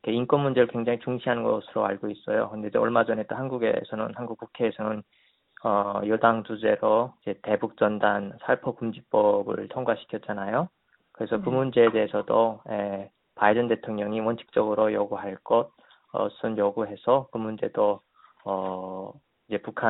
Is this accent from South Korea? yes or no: no; North Korea; now in United States; 미국에사는탈북민으로서또한미동맹관계에대해서관심을가지고지켜보고있는데요즘그동맹관계가불안정하고많이위태로워진다는느낌을많이받았어요